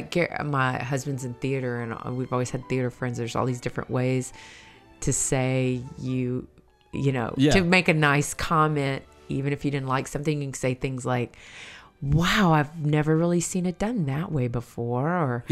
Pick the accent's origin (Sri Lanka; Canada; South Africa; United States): United States; Memphis, Tennessee; moved away as an adult; also born or lived in Colorado; So anyway, I'm from Tennessee and all my family's from Mississippi, and then I lived 20 years in Colorado and now been out east. Now I'm a mid-Atlanticer.